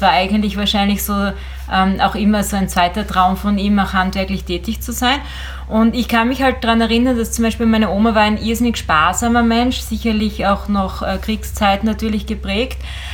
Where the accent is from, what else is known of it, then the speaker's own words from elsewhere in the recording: Styria, Austria; ich bin ja in der Oststeiermark groß geworden und ich war eigentlich umgeben von Selbstständigen, weil mein Papa, meine Mama, alle waren selbstständig.